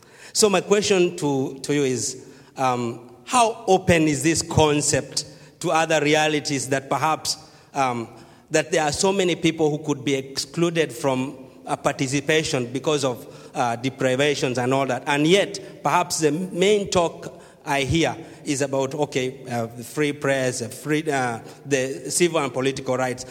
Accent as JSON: {"language": "English", "country": "Kenya", "said": "I am a doctoral student in law, and I am also from Kenya."}